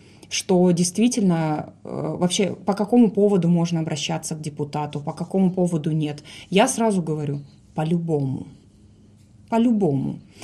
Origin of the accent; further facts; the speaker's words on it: Kulunda, Altai Krai, Russia; Я выросла в ПГТ Кулунда